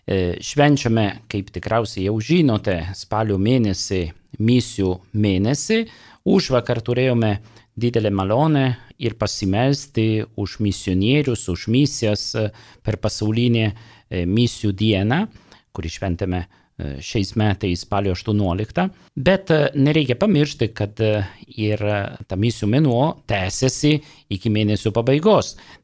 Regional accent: Italy; Lithuanian is a second language; now in Lithuania; aš italas, dirbu Lietuvoj, buvau siūstas kaip salezietis misionierium.

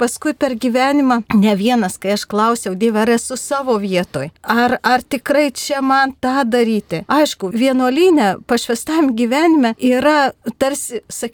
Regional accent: Samogitia, Lithuania; esu iš Žemaitijos

